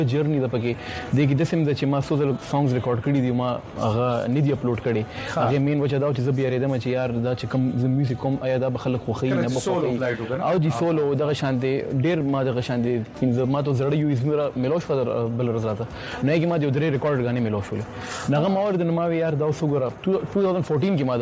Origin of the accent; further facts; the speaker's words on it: Peshawar, Khyber Pakhtunkhwa, Pakistan; زه د پیښور نه تعلق دی او پیښور کې چې کوم دي زما سکولینګ سره په بابت کې شوی دی سم د پیښور کې شوی دی